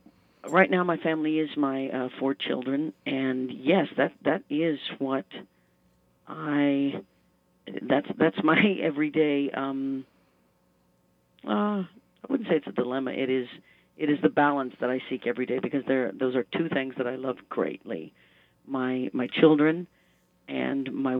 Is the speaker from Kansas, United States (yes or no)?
yes; Leavenworth, Kansas, United States; That's when I was 3 years old. I grew up in Leavenworth, Kansas, and I remember being in the driveway of my neighbor's house because it was gravel.